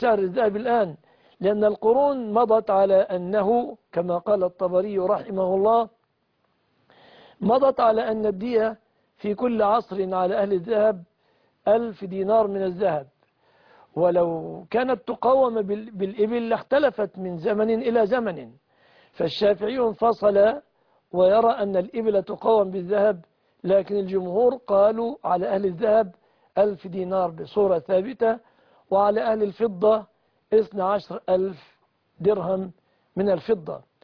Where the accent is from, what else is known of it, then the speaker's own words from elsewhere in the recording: Egypt; بلادنا مصر